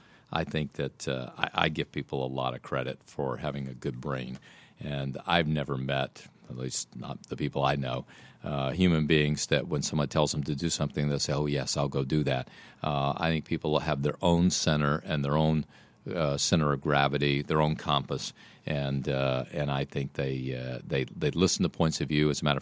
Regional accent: Mississippi, United States; I grew up in Mississippi in the 1960s when the Civil Rights Movement was in full bloom and was really the hotbed of change in the South.

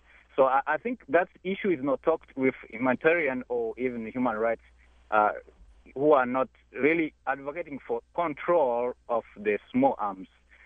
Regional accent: DR Congo; English is a second language; now in United States; let me say that I'm from Congo. It's Congo where all this is happening.

